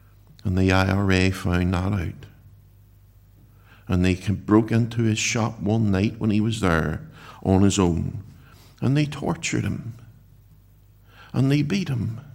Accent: Northern Ireland, United Kingdom; the generation growing up now, don't know what it was like during the Troubles in our wee country. I was born in July 1969

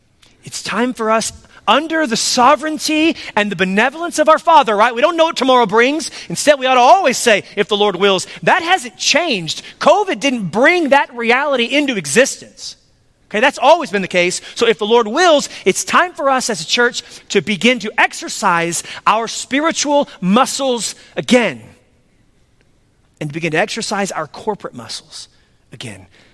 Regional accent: Texas, United States; That's hot. And I'm from Texas.

